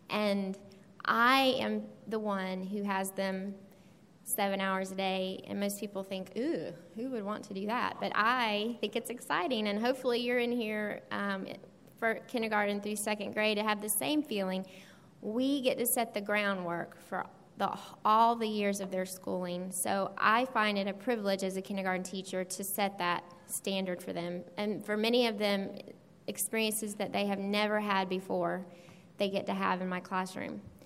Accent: Augusta, Georgia, United States; accent: southern; moved away as an adult; now in Ormond Beach, United States; So yes, if you hear a southern accent, it's not from Florida. It's a Georgia thing. I moved there from Augusta, Georgia, where I was born and raised. We moved here in 2000.

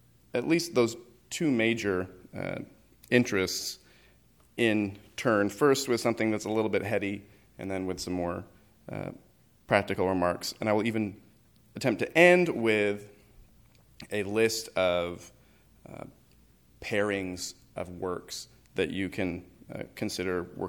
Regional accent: Oregon, United States; moved away; also born or lived in Florida; I'm originally from Oregon. This is a rabbit trail. But I moved to Florida.

